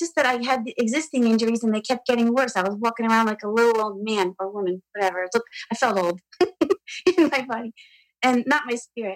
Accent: Brookfield, Connecticut, United States; from Brookfield, Connecticut.

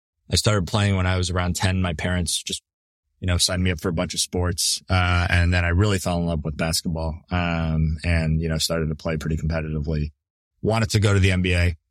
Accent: Toronto, Ontario, Canada; And then we moved to the Toronto area. So I grew up there, and then, you know, moved down here for school.

